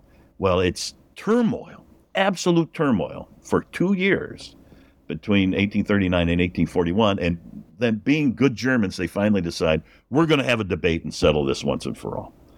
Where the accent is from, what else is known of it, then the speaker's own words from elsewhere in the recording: Chicago, Illinois, United States; But I'm a native. I can say that. I was born in Chicago, but sorry.